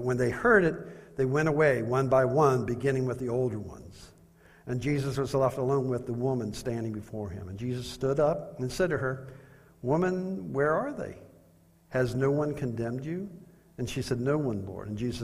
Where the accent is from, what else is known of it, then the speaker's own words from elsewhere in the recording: Washington, D.C. area, United States; also born or lived in Texas; Growing up in the Washington, D.C. area, our culture was always, if you're talking to an adult or somebody older to you, than you, it would be Mr. and Mrs. Tierney.